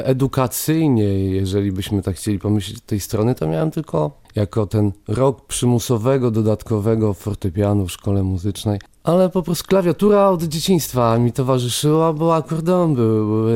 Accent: Lipno, Kuyavian-Pomeranian Voivodeship, Poland; born there; also born or lived in Włocławek; Stamtąd pochodzą moi rodzice. Ja się urodziłem w Lipnie.

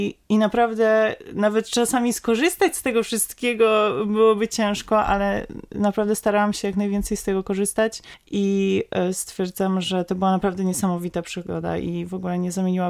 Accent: Kraków, Lesser Poland, Poland; Pochodzę z Krakowa.

